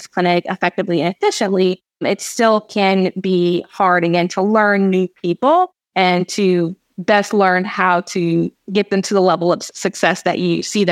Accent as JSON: {"language": "English", "region": "Texas", "country": "United States", "lives_now": "Arizona, United States", "said": "Like I'm from Texas and right now, like I said, I'm in Arizona"}